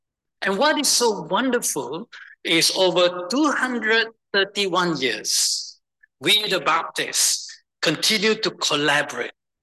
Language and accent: English; Malaysia; English is a second language; I come from Malaysia